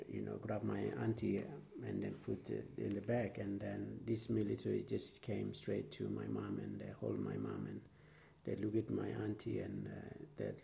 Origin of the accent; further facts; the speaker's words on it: West Papua, Indonesia; Yeah, I was born in a little village called Penongalo